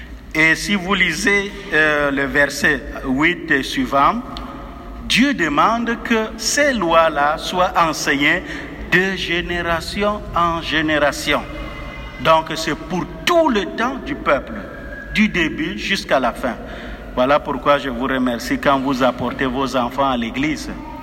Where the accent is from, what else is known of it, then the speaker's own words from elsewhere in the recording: Far North, Cameroon; moi je viens de la savane du Nord Cameroun, dans la région de l'extrême nord